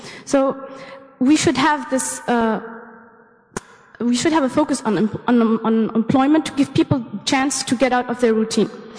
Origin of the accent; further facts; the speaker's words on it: Tabarka, Jendouba Governorate, Tunisia; my hometown, which is in the northwestern region, and it's called Tabarka.